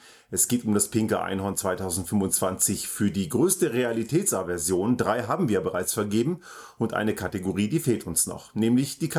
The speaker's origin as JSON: {"language": "German", "country": "Austria"}